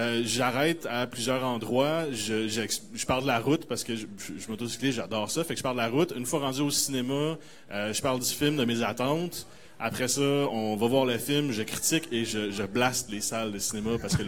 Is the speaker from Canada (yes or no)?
yes; Montreal, Quebec, Canada; Moi, j'ai grandi dans l'West Island.